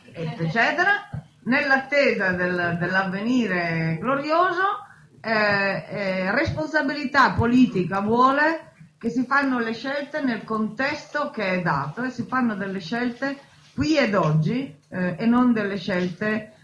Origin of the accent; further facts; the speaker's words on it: Piedmont, Italy; Io sono candidata in Piemonte, che è la mia terra, la mia origine